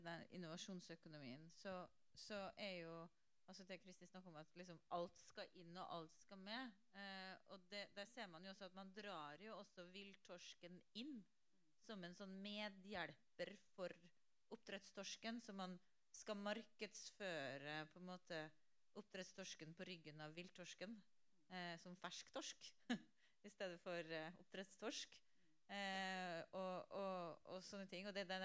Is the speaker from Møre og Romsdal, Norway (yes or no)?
yes; Aukra, Møre og Romsdal, Norway; torsken kunne forsvinne fra utenfor Aukra der jeg kommer fra